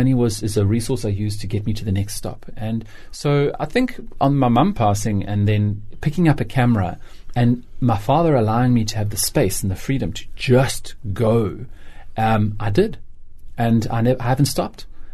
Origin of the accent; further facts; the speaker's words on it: KwaZulu-Natal, South Africa; I grew up in KwaZulu-Natal, and as a young boy, I lost my mum when I was young